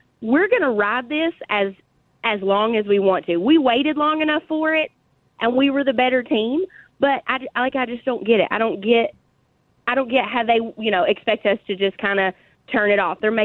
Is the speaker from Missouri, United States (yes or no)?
no; Kentucky, United States; So I am from Kentucky, but huge, huge, huge Georgia fan.